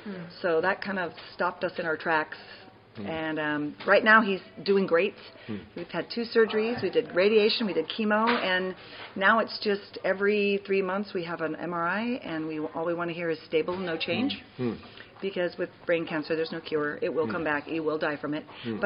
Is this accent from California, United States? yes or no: yes; California, United States; I'm from the South, but I'm from Southern California